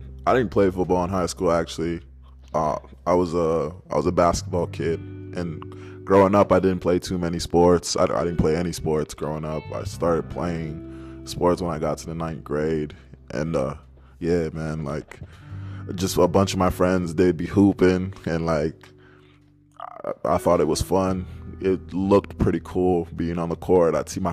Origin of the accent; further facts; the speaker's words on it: Winnipeg, Manitoba, Canada; because I'm originally from Winnipeg, which is in Canada.